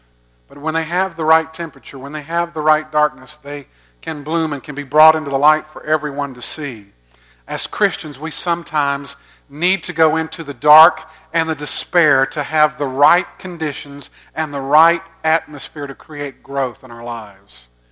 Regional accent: Augusta, Georgia, United States; I grew up in Augusta, you know, and the azaleas and the dogwoods bloom every spring, and I know they do that here as well.

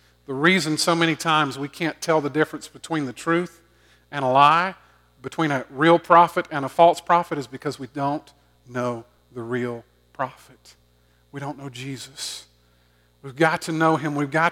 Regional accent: Augusta, Georgia, United States; and I grew up in Augusta. The church that I grew up was on a six-lane highway.

